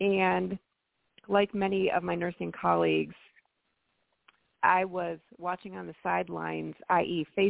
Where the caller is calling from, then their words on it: Charleston, South Carolina, United States; I actually travel throughout the state of South Carolina, and I'm currently in Charleston.